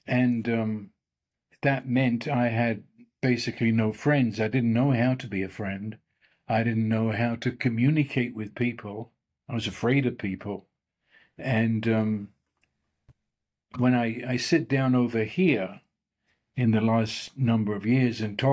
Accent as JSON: {"language": "English", "region": "London", "country": "United Kingdom", "tie": "born there", "said": "I was born right at the beginning of World War II, and I was born in London."}